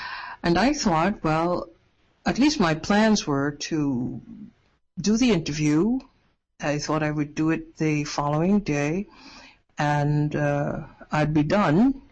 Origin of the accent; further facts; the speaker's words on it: Trinidad & Tobago; in the Caribbean, where I'm from Trinidad, of course